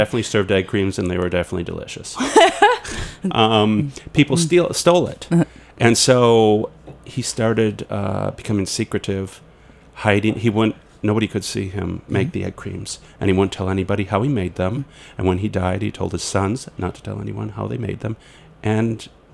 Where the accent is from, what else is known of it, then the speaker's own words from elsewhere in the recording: Midwest, United States; I know growing up in the Midwest that nobody ever heard of seltzer, and we didn't drink it.